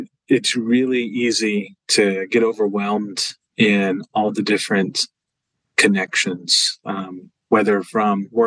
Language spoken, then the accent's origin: English; Lawton, Oklahoma, United States; I'm Comanche and Kiowa, and I hail from Lawton, Oklahoma.